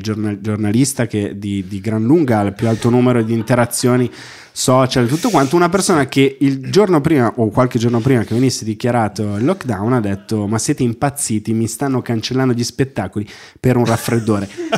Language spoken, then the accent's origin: Italian; Milan, Lombardy, Italy; io da buon milanese ho detto no